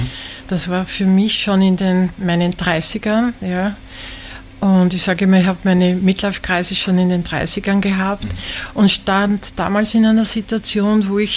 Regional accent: Austria; in meiner Kindheit gab es in Österreich nur zwei Fernsehprogramme, ORF 1 und ORF 2.

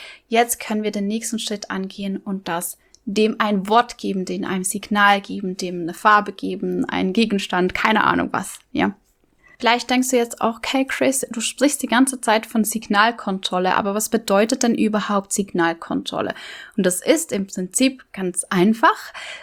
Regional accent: Bern, Switzerland; accent: Bernese German; first language Bernese German; dann würde ich hier auch das Bärendeutsch nehmen, also Mundart, meine Muttersprache, weil das einfach mir selbst am einfachsten von den Lippen geht.

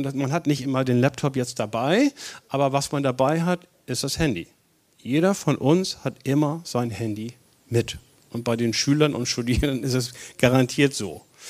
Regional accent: Germany; denn ich komme ja aus Deutschland, dann machen wir es Deutsche, ne?

